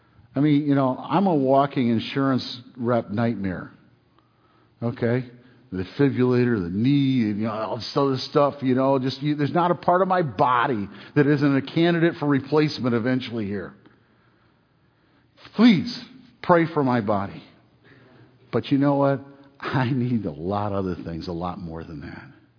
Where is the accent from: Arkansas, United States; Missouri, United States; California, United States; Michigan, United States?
Michigan, United States; Detroit; Now, I grew up in Detroit. Okay, one of the things about most people who grew up in Detroit is we're almost all car people.